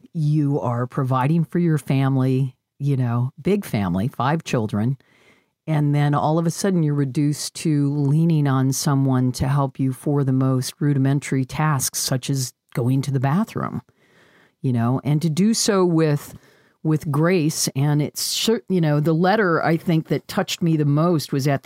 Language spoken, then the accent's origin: English; Michigan, United States; Oh, Ohio. I'm not sure we can be friends. I'm from Michigan.